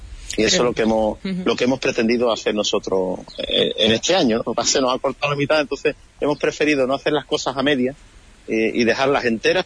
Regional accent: La Línea, Andalusia, Spain; yo tengo mi sobrino que hacía la comunión en mi pueblo, en La Línea

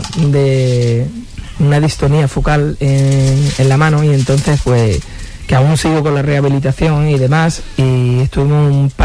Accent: Bollullos Par del Condado, Andalusia, Spain; la ubicación del grupo la tenemos en Bollullo Park del Condado. Somos todos de Bollullo menos Montiano.

